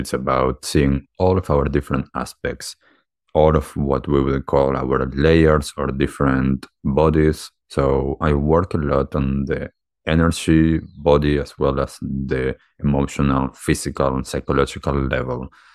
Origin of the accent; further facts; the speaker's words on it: Buenos Aires, Argentina; I grew up in Argentina, in Buenos Aires, and I had a typical childhood.